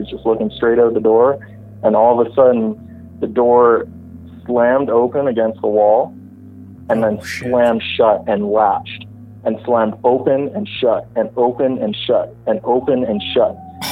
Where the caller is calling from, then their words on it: Alberta, Canada; Calling from Alberta.